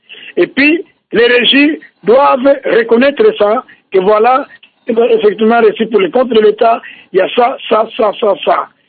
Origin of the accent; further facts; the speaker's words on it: Kongo Central, DR Congo; Par exemple, chez nous, au Bas-Congo, dans le Kikongo